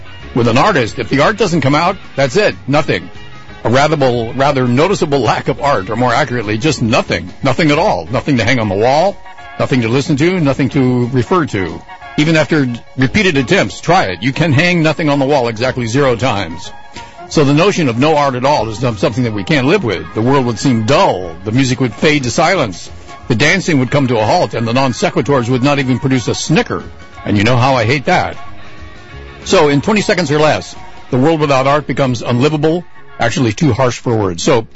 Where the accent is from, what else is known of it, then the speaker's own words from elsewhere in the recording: California, United States; Of course, I'm from California, where our state burns down every winter